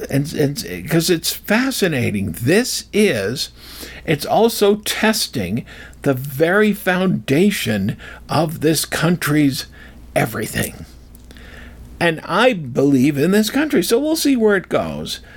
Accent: Colorado, United States; I was from Colorado, where Mamie Eisenhower was from, his wife, and they made a big deal out of that.

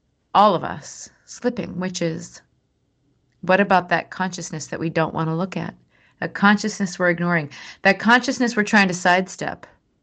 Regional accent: Minnesota, United States; And I grew up in Minnesota where you don't touch people, like we do now.

